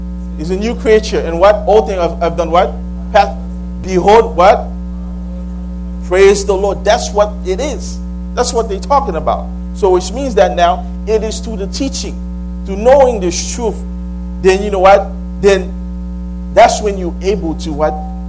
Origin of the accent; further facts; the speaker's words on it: Haiti; English is a second language; Now, I mean, I grew up in Haiti